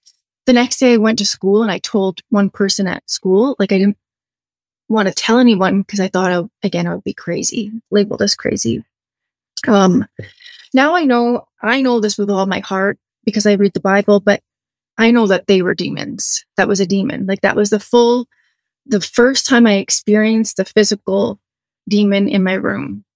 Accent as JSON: {"language": "English", "region": "East Coast", "country": "Canada", "said": "And I'm actually from the East Coast in Canada."}